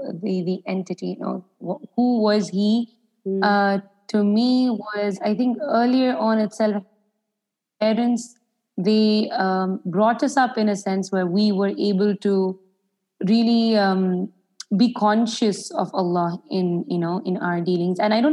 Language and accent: English; Dubai, United Arab Emirates; moved away as an adult; now in India; And as you had very well introduced me, alhamdulillah, I was born and brought up in Dubai, have been there for my entire life. It was just a couple of months ago that we shifted to India.